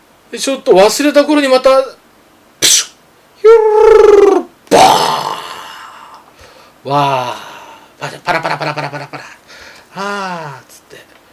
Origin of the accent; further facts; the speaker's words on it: Nemuro, Hokkaido, Japan; 私の故郷の北海道の根室に、